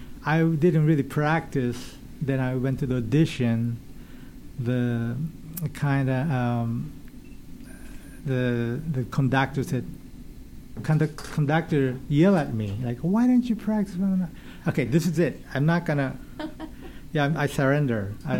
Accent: Japan; English is a second language; moved away as an adult; now in United States; My background? I am Japanese. I came from Japan like 1985, right after high school.

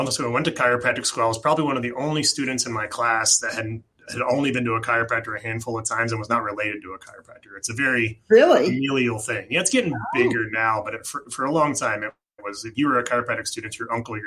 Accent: Littleton, Colorado, United States; also born or lived in Virginia; So I was born in Virginia, but I moved when I was two. So I don't remember a whole lot about it. I lived in Littleton and then Centennial. Well, it used to be Aurora.

